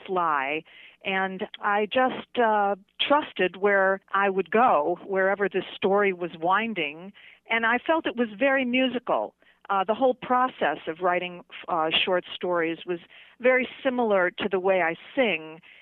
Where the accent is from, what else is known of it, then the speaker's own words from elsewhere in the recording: Chicago, Illinois, United States; this story that happened to me when I was a young girl growing up in Chicago, my witnessing this love affair of my neighbor.